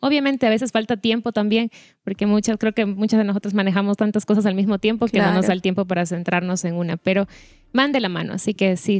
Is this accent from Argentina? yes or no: no; Zaruma, El Oro, Ecuador; now in Cuenca, Ecuador; Bueno, yo no soy de Cuenca, yo soy de la ciudad de Zaruma, El Oro.